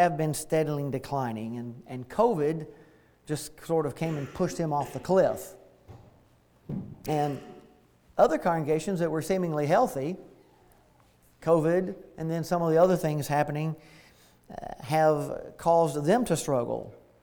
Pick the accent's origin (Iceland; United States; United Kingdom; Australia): United States; McEwen, Tennessee; I'm from McEwen, as mentioned, and as you know, here in the South, we tend to go by our middle names a lot, and … growing up there in the church.